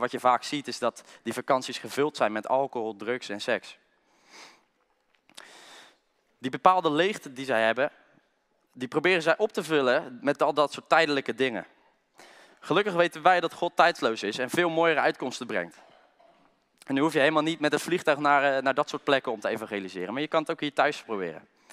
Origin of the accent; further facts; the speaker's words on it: Klaaswaal, South Holland, Netherlands; En ik ben als kind opgegroeid in de Nederlandse Hervormde Kerk in Klaaswaal. Ik ben daar ook als kind gedoopt.